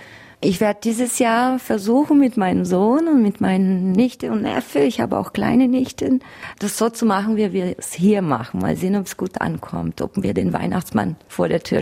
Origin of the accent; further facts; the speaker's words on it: Brazil; now in Germany; Aus Brasilien.